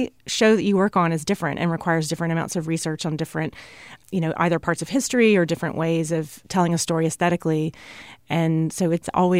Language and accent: English; Jackson, Mississippi, United States; I grew up in Jackson, Mississippi.